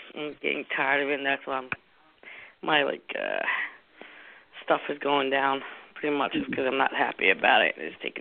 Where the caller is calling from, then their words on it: Marlton, New Jersey, United States; About 10 minutes away from Center City, Philadelphia. Marlton.